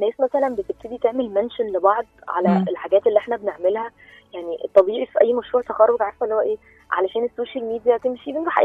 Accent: Egypt; اكتشفنا انه احنا كمصريين اوريدي عندنا الاخلاق الكويسه اللي هي المعروفه بينا من زمان

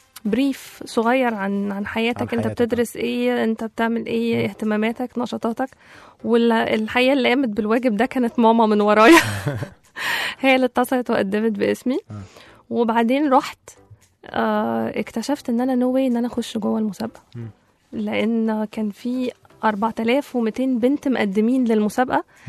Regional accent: Egypt; عشان انا مصريه، عشان انا عربيه، عشان انا من افريقيا، عشان انا ما بتكلمش الماني، علشان الدين

